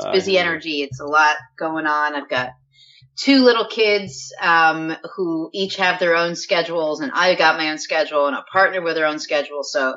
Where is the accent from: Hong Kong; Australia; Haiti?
Haiti; Port-au-Prince, Ouest; also born or lived in Kingston, Jamaica; I was born in Kingston, Jamaica, and then my brother and I, we were raised in Port-au-Prince, Haiti.